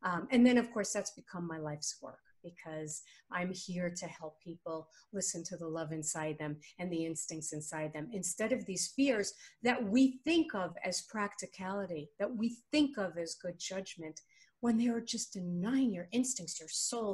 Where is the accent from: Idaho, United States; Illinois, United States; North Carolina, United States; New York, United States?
New York, United States; I grew up in New York and my mother is Orthodox Jewish